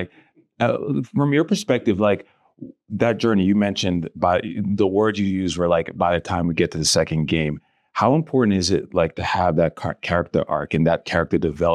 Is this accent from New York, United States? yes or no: yes; New York City, New York, United States; Everyone knows who watches this podcast knows I'm a city boy. I grew up in New York City.